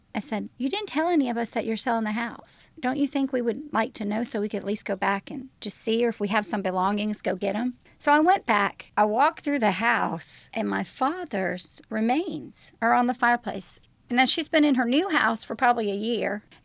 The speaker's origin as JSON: {"language": "English", "town": "New York City", "region": "New York", "country": "United States", "tie": "born or raised there", "said": "Traditional Irish Catholic crazy family. We moved to the Bronx, and I grew up on Sedgwick Avenue until I was 7."}